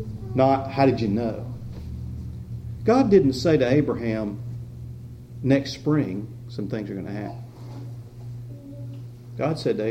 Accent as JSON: {"language": "English", "region": "Alabama", "country": "United States", "said": "We are so far from Alabama. It's hard to imagine being 10,000 miles away from home."}